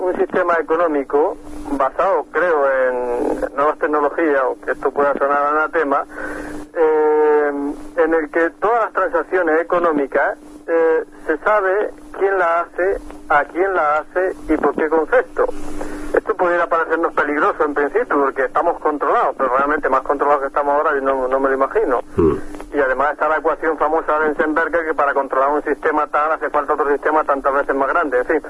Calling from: Barcelona, Catalonia, Spain; de Barcelona

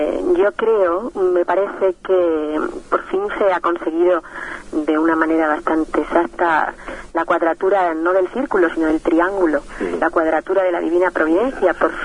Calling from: Madrid, Community of Madrid, Spain; de Madrid, médico psiquiatra.

